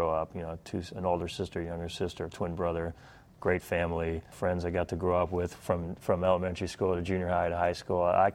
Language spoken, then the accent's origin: English; New Jersey, United States; also born or lived in Philadelphia; I was born in Philly, grew up in Jersey, so Philly, really too young to remember a lot of the experience there, but moved to Bergenfield, I remember, and then to Tenafly